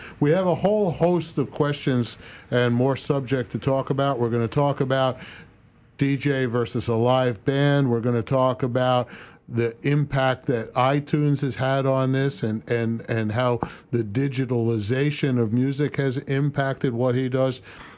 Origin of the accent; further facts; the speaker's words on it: New York, United States; because I come from Long Island